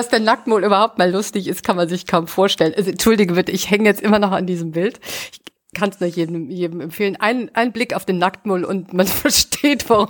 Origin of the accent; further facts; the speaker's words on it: Rhineland, Germany; als Rheinländerin kann ich nur sagen, ja, mit feiern oder ein langes Gesicht machen.